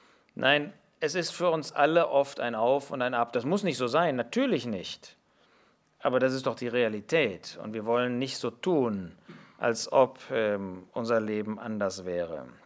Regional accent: Germany; das müssen wir als Deutsche sagen, dass die gesammelte Bibelkritik aus unserem Land kommt.

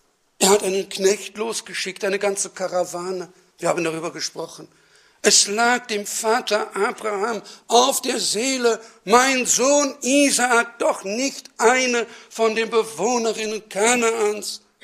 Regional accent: North Rhine-Westphalia, Germany; Vielleicht bei euch hier in dem Siegerland mag es noch gehen, aber bei uns im Ruhrgebiet, aber auch schon im Hinterland

